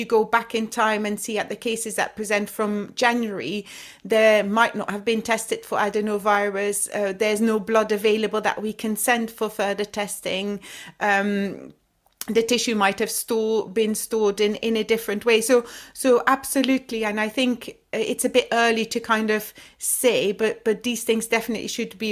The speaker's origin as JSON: {"language": "English", "region": "Flanders", "country": "Belgium", "said": "I'm from the Flemish speaking part of Belgium, and I was doing my training in Leuven"}